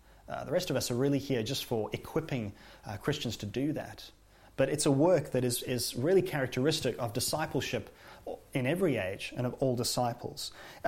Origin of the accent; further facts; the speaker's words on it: South Africa; Well, I come from South Africa